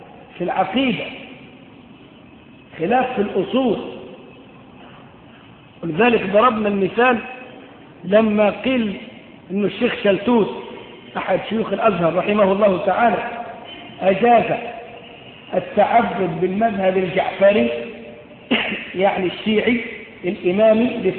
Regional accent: Upper Egypt, Egypt; زي عندنا في الصعيد

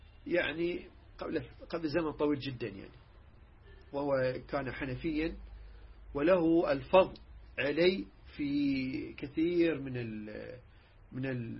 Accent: Iraq

